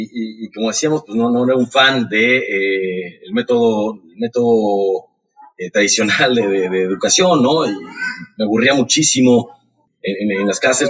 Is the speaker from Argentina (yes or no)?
no; Mexico City, Mexico; born there; yo nací en Ciudad de México. Mi madre es mexicana y mi padre es argentino.